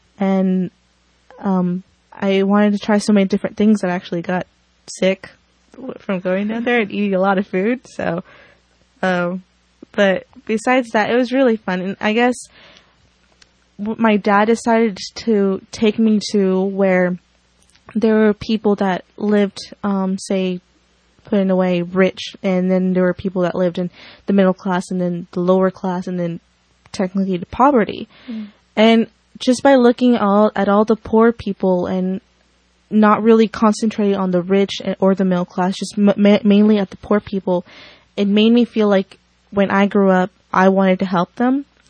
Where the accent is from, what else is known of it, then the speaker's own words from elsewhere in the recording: Fort Bragg, California, United States; now in Laytonville, United States; but I came from Fort Bragg, California, and now I live here in Branscombe, Laytonville, Branscombe